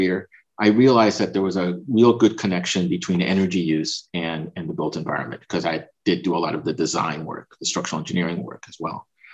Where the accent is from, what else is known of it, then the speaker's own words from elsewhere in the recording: Los Angeles, California, United States; also born or lived in Puerto Rico; now in Chicago, United States; but I was born in Puerto Rico, but grew up in Los Angeles, and now live in Chicago. Hence the Guarana. I have a Caribbean, Latin American background.